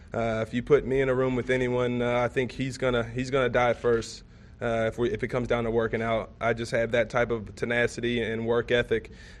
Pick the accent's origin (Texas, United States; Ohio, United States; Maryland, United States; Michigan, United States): Ohio, United States; Cincinnati; growing up around the Cincinnati area, that was a team that you know about. And, you know, being a Bengal fan when I was a kid